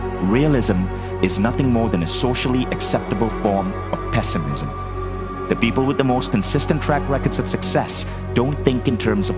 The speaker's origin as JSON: {"language": "English", "country": "India", "moved": "yes", "said": "it's because I'm an Indian male, and if you're an Indian immigrant"}